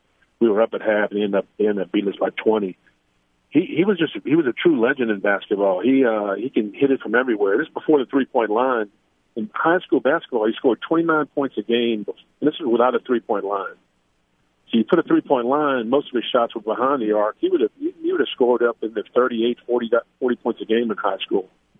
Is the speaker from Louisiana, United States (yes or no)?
yes; Thibodaux, Louisiana, United States; See, I grew up in Thibodaux, and Tommy went to Central if he was from Lockport.